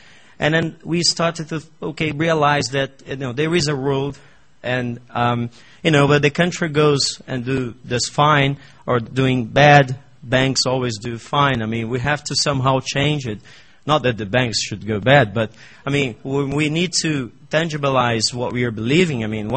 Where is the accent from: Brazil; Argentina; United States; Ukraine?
Brazil; accent: Brazilian; English is a second language; Please forgive me if I'm damn nervous here and my Brazilian accent may put me in bad shoes